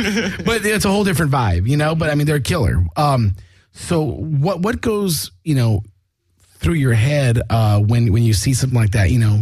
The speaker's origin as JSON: {"language": "English", "town": "Whittier", "region": "California", "country": "United States", "tie": "born or raised there", "said": "growing up, I grew up in Whittier mostly."}